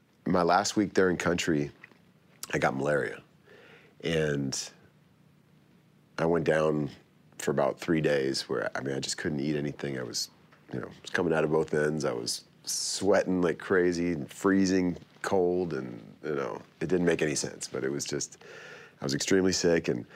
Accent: United States; I convinced them that, look, I'm an American. I don't have anything.

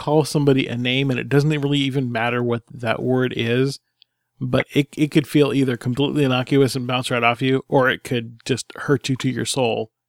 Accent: Alaska, United States; I mean, we grew up in Alaska.

